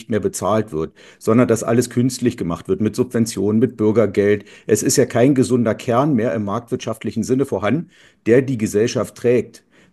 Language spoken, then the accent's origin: German; East Germany, Germany; ich komme ja aus dem System des Sozialismus, aus der DDR, war ja die ersten 15 Jahre meines Lebens braver Staatsbürger